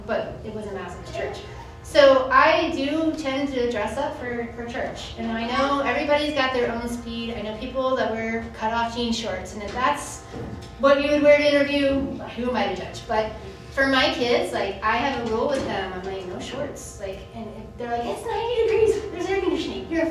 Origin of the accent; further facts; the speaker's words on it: Texas, United States; I have a bit of a potty mouth. I'm a Texan.